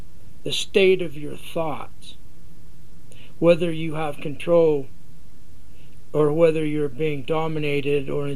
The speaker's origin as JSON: {"language": "English", "town": "Springville", "region": "Utah", "country": "United States", "tie": "born or raised there", "said": "just walked out of an AA meeting in Springville, Utah. That's where I grew up. And that's my hometown."}